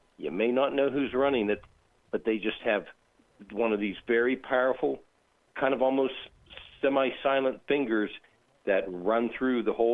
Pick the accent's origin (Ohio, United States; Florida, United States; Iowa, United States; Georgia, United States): Ohio, United States; you know where I'm from. I'm from Appalachia, Ohio. I had a 14-15% Republican index in my district.